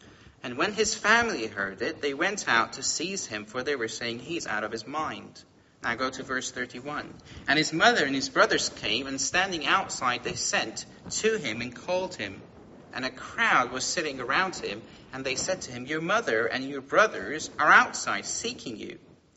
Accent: Iran; I come from a Muslim background. I come from Iran originally. I was a pretty devout Muslim when I was young.

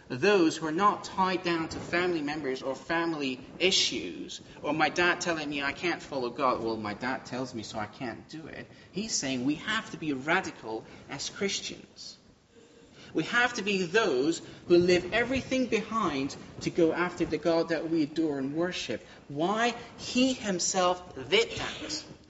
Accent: Iran; I come from a Muslim background. I come from Iran originally. I was a pretty devout Muslim when I was young.

